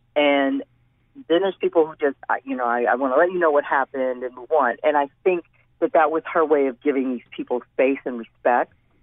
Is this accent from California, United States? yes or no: no; Detroit, Michigan, United States; I'm from Detroit. Right now it's going to take place in 1920s to 1940s Detroit.